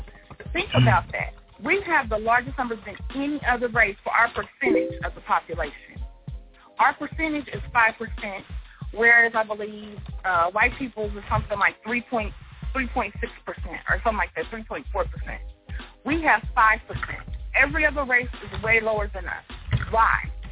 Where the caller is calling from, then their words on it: St. Louis, Missouri, United States; I'm calling from St. Louis.